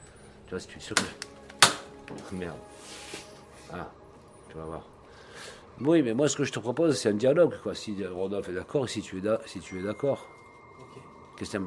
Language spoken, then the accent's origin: French; Marseille, Provence-Alpes-Côte d'Azur, France; Ça nous rappelle qu'on est sudiste, qu'on est marseillais.